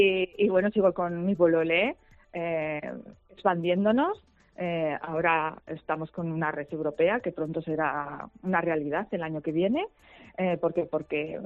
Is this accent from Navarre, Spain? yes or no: yes; Pamplona, Navarre, Spain; si soy de Pamplona